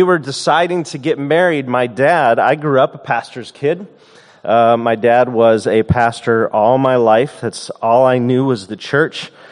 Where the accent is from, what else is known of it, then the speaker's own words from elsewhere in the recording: Los Angeles, California, United States; Growing up in Los Angeles, we live in an area that is not culturally Christian in any way. Church is not a part of culture here.